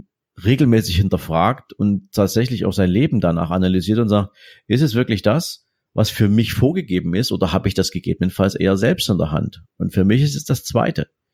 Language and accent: German; Dresden, Saxony, Germany; Ich komme aus Dresden, also wohne in der wunderschönen Landeshauptstadt von Sachsen, habe hier ein kleines Häuschen, lebe hier zusammen mit meiner Frau, mit meinem Sohn.